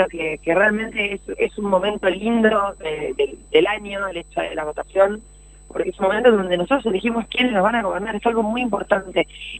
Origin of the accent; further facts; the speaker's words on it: Argentina; como somos los argentinos siempre